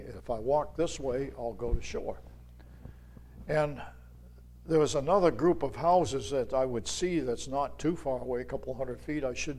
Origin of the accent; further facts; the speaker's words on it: Greenland, New Hampshire, United States; I was raised down in the Portsmouth area in Greenland.